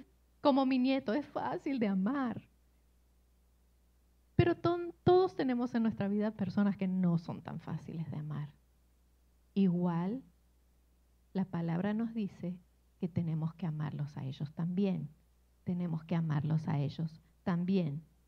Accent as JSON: {"language": "Spanish", "region": "Buenos Aires", "country": "Argentina", "moved": "yes", "said": "Yo soy de Buenos Aires y ahí antes yo sentía que subía al bus o al tren o al subte y era parte de una comunidad"}